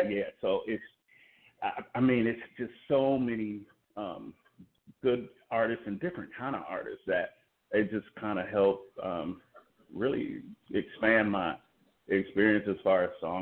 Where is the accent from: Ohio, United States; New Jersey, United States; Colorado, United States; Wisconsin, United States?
Ohio, United States; Cleveland; now in Los Angeles, United States; Cleveland, Ohio, that's correct. Born, raised, bred in Cleveland. Been in LA for a few years now, but Cleveland is definitely my hometown.